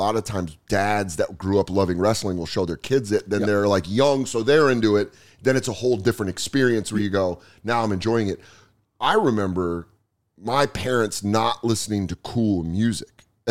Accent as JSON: {"language": "English", "region": "Colorado", "country": "United States", "said": "And I'm from Colorado, so it was like on the nose."}